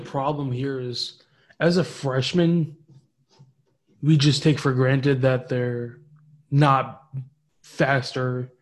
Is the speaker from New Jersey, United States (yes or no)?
yes; New Jersey, United States; I'm from Jersey. I love watching the dude.